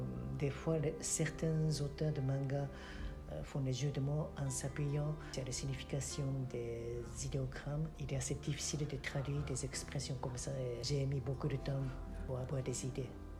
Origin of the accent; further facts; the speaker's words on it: Japan; first language Japanese; French is a second language; Concernant l'apprentissage, je n'ai pas eu beaucoup de problèmes car ma langue maternelle est japonaise et en français il existe beaucoup moins de caractères qu'en japonais